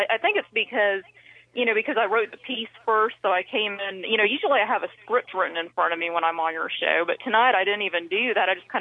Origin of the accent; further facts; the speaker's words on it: the South, United States; when I'm watching this stuff as a Southerner, when I'm watching these things...